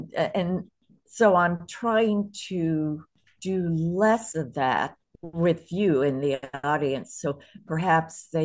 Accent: Pittsburgh, Pennsylvania, United States; Another time, I remember when I was even younger, six or something, we grew up in Pittsburgh, Pennsylvania, and I used to play with my little gang on the railroad tracks.

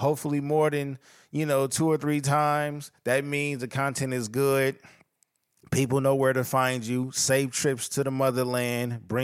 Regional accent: West Coast, United States; I'm from the West Coast. I know that shit is not going to go.

